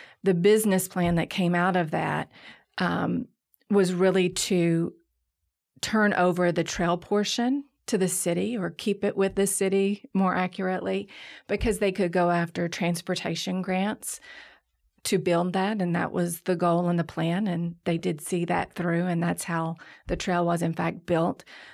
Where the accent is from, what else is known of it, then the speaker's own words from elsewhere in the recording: Mount Sterling, Kentucky, United States; I'm from a small town east of here, like Mount Sterling, Kentucky, and really came back to Lexington for the first time for law school.